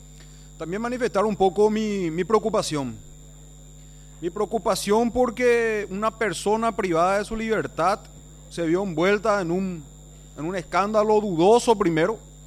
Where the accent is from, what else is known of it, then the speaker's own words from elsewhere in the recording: Paraguay; nosotros como país tenemos que redefinir qué es lo que queremos ofrecer como Estado paraguayo a nuestros conciudadanos